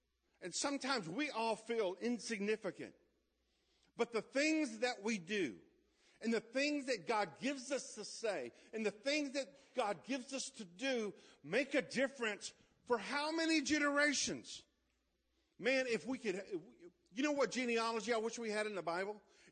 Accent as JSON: {"language": "English", "region": "Louisiana", "country": "United States", "said": "I've swam in nasty water. I'm from Louisiana. That's what we do."}